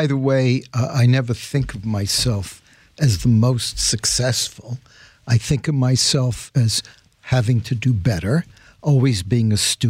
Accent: Bronx, New York, United States; And so I wouldn't trade growing up in the Bronx, although in hindsight, I didn't love growing up there.

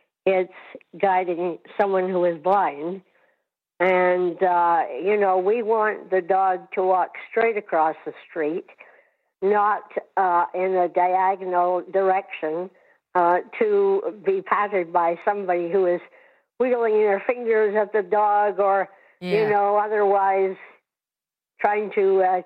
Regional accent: Peterborough, Ontario, Canada; from Peterborough, Ontario, your self-appointed messenger from the world of guide, hearing, and service dogs.

